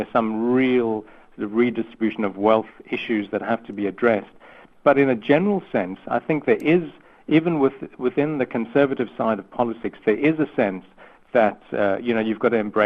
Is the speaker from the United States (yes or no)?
no; South Africa; I remember growing up in South Africa